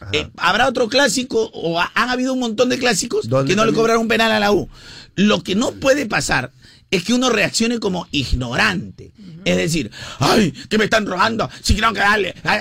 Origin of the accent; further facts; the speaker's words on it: Peru; soy peruano en mi vida